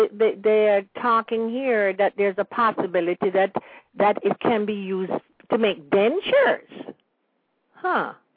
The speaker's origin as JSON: {"language": "English", "region": "Kingston", "country": "Jamaica", "tie": "born or raised there", "moved": "as an adult", "said": "like a lot of other Jamaicans, I grew up in Kingston and only went to perhaps two different parts of the country in my whole 23 years that I lived there."}